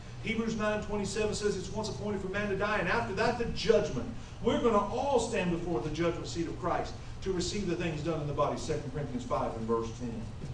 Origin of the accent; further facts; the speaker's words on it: Kansas, United States; I grew up in Kansas. They have pop.